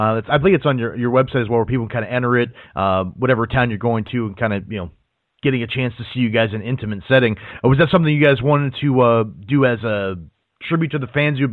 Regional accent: Cleveland, Ohio, United States; now in Nashville, United States; I'm a Midwest guy, too, man. I grew up outside of the Cleveland, Ohio area.

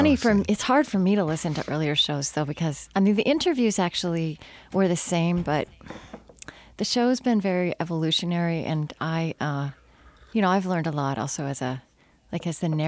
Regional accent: Oklahoma, United States; moved away; but I grew up not in West Texas, but in central Oklahoma.

